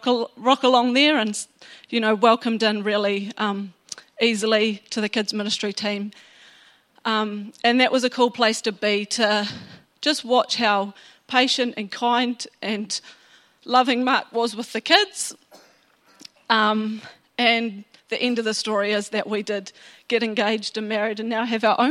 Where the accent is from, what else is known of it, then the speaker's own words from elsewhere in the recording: Dunedin, Otago, New Zealand; born there; I was born down in Dunedin